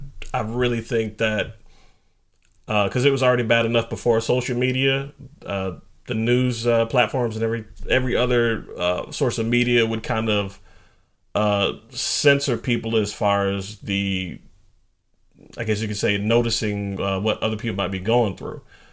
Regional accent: Texas, United States; born there; It's funny you bring that up because I was born in Texas.

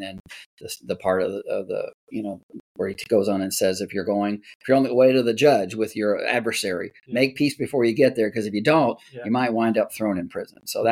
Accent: United States; I'm an American. I understand we have the freedom to have a say.

